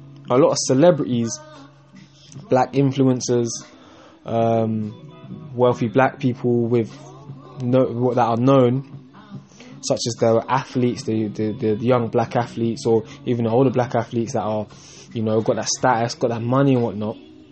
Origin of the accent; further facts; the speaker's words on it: England, United Kingdom; Like, I live in England, and throughout my whole life I've been reminded by multiple white people that I am not English or British. I am black. You see what I'm saying? So they don't even, I was born here